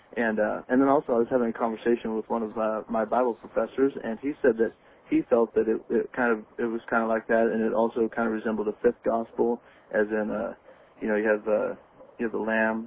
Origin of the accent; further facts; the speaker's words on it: Independence, Oregon, United States; I'm originally from Independence, Oregon.